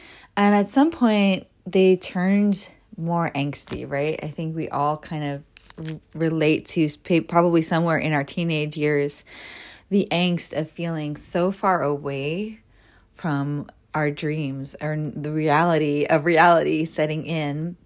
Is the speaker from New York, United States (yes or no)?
yes; Bronx, New York, United States; Like, I grew up in the Bronx. My father had a sharp tongue.